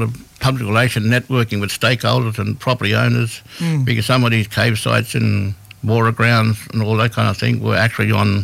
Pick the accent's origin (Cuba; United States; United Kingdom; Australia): Australia; Yarrabah, Queensland; I'm Kungandjian from Yarrabah. I'm coming on your country.